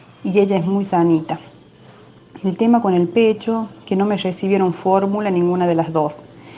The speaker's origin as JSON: {"language": "Spanish", "region": "La Rioja", "country": "Argentina", "said": "soy de La Rioja Capital, soy mamá de Luana, de 12 años, y Oli, de 1 año y 2 meses."}